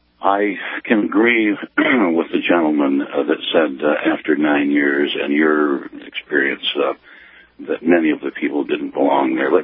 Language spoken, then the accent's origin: English; New York, United States; I'm from New York State originally.